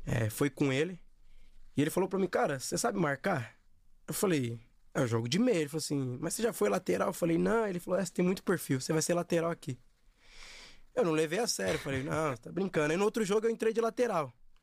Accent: Osasco, São Paulo, Brazil; E morávamos em Osasco. Crescemos ali em Osasco e hoje, graças a Deus, tenho uma condição melhor. Pude mudar

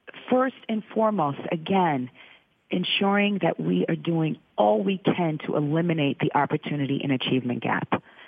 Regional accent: Boston, Massachusetts, United States; Boston is an amazing city. It is my hometown. I love it dearly.

